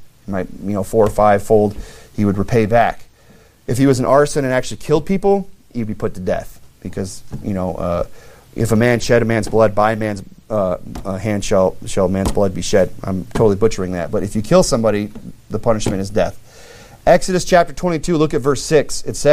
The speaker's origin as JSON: {"language": "English", "town": "Rapid City", "region": "South Dakota", "country": "United States", "tie": "born or raised there", "said": "I grew up in Rapid City, South Dakota, we had Horseman Elementary School."}